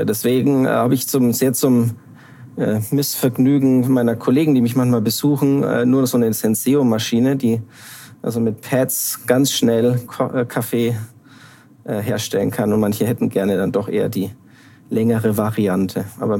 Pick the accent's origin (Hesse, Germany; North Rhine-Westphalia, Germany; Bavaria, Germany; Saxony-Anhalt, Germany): Bavaria, Germany; Ich komme aus Mittelfranken, habe dann in Oberfranken studiert und bin jetzt mit Frau und Familie in Unterfranken.